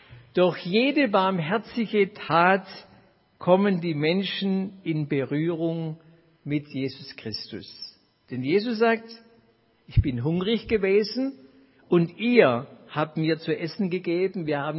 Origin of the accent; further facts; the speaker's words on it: Baden-Württemberg, Germany; So sagt man wenigstens in Baden-Württemberg, wo ich herkomme.